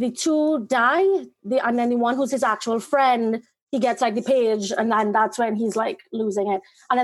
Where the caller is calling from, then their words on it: Trinidad & Tobago; Trinidad in the Caribbean.